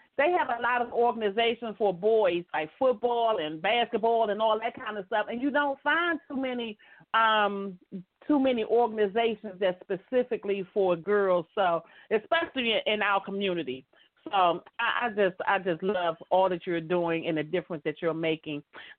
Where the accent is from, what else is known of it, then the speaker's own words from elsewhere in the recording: Woodland, United States; But it's people like India and myself who were born and raised in Woodland that are living proof that it's not how you start in life, it's how you finish.